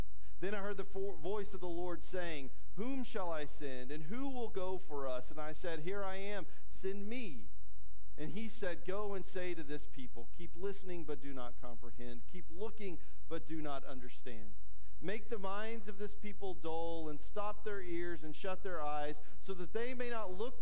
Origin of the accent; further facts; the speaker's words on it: San Angelo, Texas, United States; Partly it's growing up in San Angelo, so you know everybody.